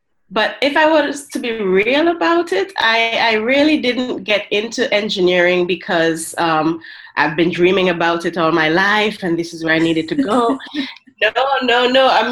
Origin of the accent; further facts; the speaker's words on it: Vermont, St. Vincent & Grenadines; moved away as an adult; I lived most of my time in a little community we call Vermont, as opposed to Vermont in the U.S.